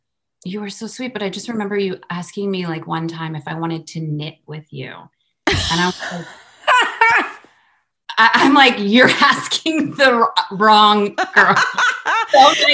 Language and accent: English; Summit, New Jersey, United States; born there; I was born in New Jersey.